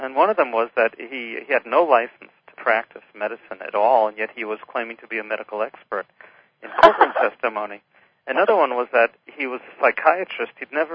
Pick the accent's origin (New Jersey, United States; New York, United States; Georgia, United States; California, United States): New York, United States; Brooklyn; Oh, yes. Yeah, I'm from Brooklyn originally.